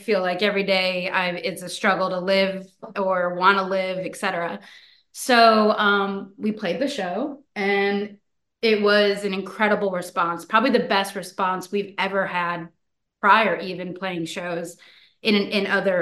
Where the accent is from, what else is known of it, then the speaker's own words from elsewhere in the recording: Connecticut, United States; now in Los Angeles, United States; I'm from Connecticut and he's from Vegas. We've been living in LA for many years now.